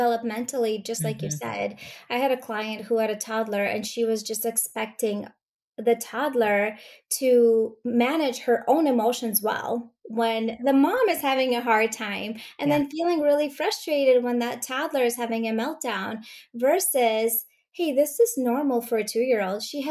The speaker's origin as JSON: {"language": "English", "country": "Latvia", "tie": "born or raised there", "said": "So my mom, I grew up in Latvia. That's where I was born."}